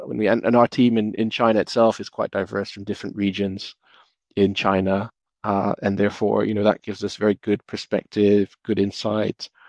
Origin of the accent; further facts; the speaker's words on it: Brazil; So, I'm originally from Brazil, and I would say, the Brazilians are more dramatic.